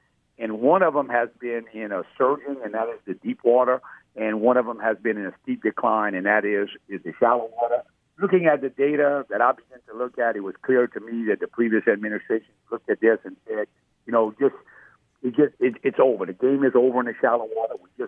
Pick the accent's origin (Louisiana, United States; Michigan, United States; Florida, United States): Louisiana, United States; accent: South Louisiana; My accent is clearly a South Louisiana accent.